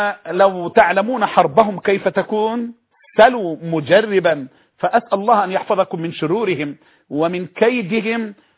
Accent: Egypt

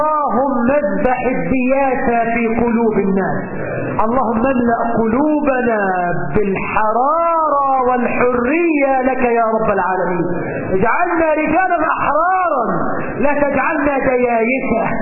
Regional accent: Egypt

